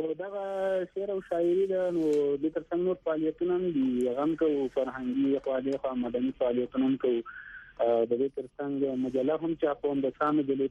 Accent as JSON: {"language": "Pashto", "region": "Paktia", "country": "Afghanistan", "said": "زه د پکتیا یم پکتیا ولایت په ستکرم ول سوالې یم ستکرم ول سوالې کې د تاخیل کې خوشاله خیل یم"}